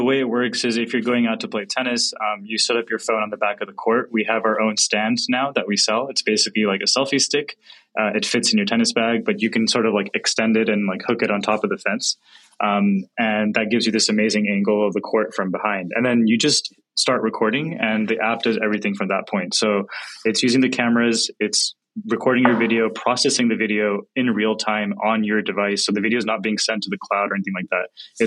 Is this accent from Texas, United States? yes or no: no; California, United States; So, you know, I was born and raised here in Silicon Valley.